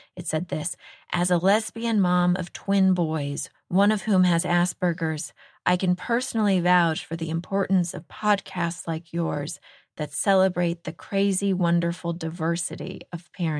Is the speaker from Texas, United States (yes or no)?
yes; Texas, United States; Actually, everyone in the state of Texas, my home state, would probably be saying that right now.